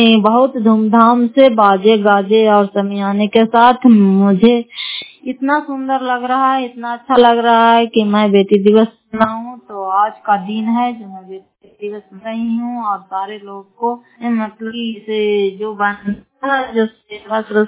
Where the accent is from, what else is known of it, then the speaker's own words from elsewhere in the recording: Fatehpur, Bihar, India; नगर फतेहपुर पंचायत मसौता, जिला नालंदा और करारपसरा प्रखंड की निवासी हूं।